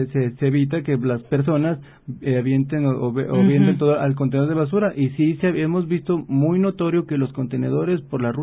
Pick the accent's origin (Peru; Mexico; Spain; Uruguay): Mexico; Somos de México